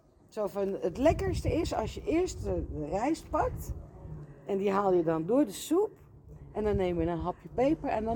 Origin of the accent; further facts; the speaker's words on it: Elst, Gelderland, Netherlands; Ja, nou weet ik dat toevallig omdat ik uit Elst kom.